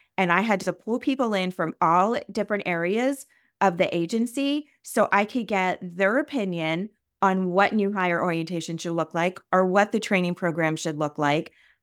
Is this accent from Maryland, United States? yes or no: yes; Maryland, United States; I am from the East Coast, from Maryland. We're a big water state. We are the Chesapeake Bay right in the middle of us. And I grew up on the Bay, and I just had a love of the water.